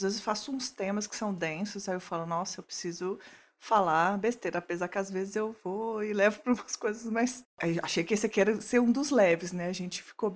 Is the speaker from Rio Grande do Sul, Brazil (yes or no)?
no; Minas Gerais, Brazil; Como uma boa mineira que sou, pois não tenho.